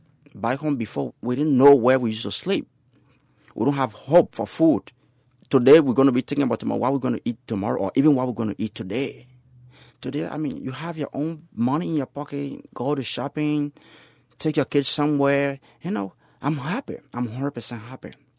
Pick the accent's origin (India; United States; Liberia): Liberia; moved away; I came from Liberia in 1990 because of the 14-year civil war in my country, where I lost my father, I lost my sister.